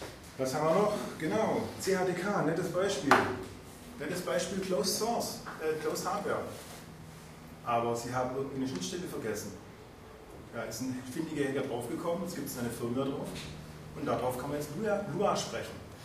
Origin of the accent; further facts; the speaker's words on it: Baden-Württemberg, Germany; man will erstens mal Geld sparen als Schwabe sowieso